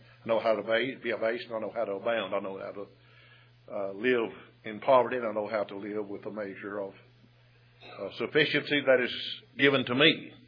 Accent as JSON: {"language": "English", "region": "Texas", "country": "United States", "said": "And I'd always have to deal with that in some fashion since I'm from Texas."}